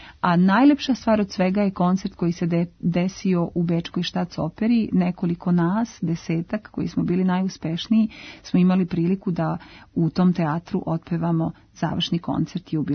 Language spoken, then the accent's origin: Serbian; Belgrade, Serbia; Iz Beograda smo bile nas dve